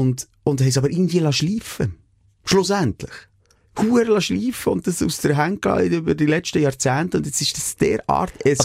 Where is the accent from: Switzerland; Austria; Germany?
Switzerland; wir als Schweizer